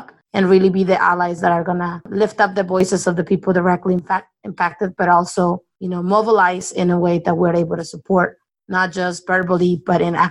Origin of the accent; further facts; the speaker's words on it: Oklahoma, United States; I'm originally from Oklahoma